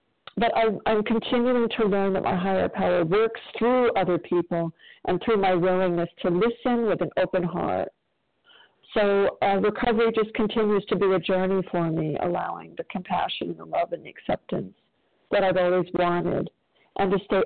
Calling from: South Carolina, United States; I'm calling from South Carolina

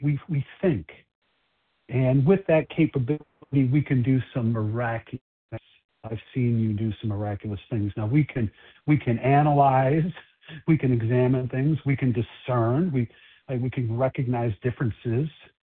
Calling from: Chicago, Illinois, United States; I'm calling from Chicago, and I'm going to be the host for the presentation today.

